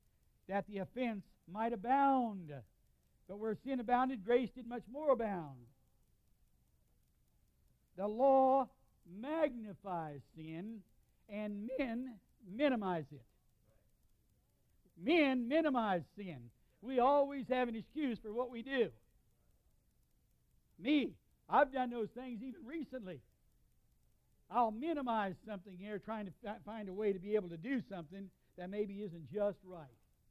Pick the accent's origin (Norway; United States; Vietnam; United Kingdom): United States; And I said, well, I'm an American.